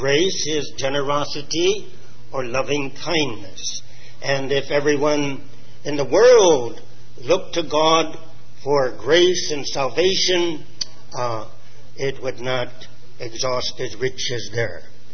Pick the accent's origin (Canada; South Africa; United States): Canada; born there; I was born in Canada many years ago.